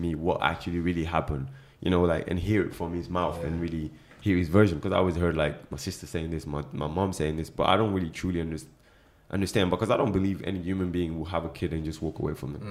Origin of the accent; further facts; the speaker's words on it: Senegal; Because she's from Ghana, I'm from Senegal.